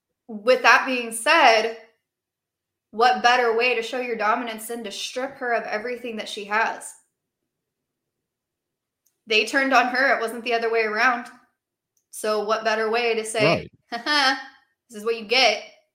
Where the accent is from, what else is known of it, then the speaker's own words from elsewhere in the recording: California, United States; I'm from the Bay Area, so automatically that's my girl.